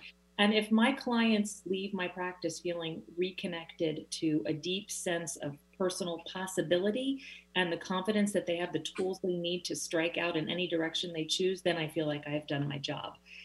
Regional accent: Philadelphia, Pennsylvania, United States; I'm from Philadelphia. And while it's not quite as steamy as Texas, I do not miss that humidity

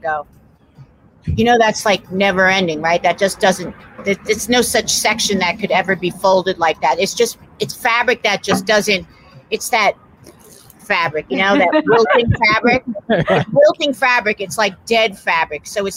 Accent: Bronx, New York, United States; also born or lived in Long Island; I was born in New York Hospital, New York City Hospital. I was raised in the Bronx. I was raised in Long Island.

